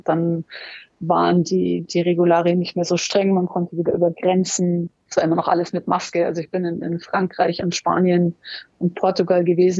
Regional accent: Munich, Bavaria, Germany; als echtes Münchner Kind. Ich bin in München geboren

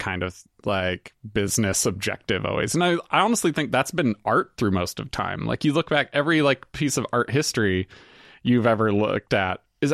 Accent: United States; since I was raised a man in America

